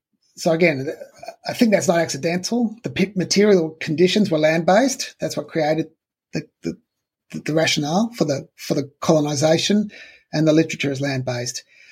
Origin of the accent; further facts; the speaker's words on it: Australia; born there; my own sort of like, kind of white privilege and the fact that I was born in Australia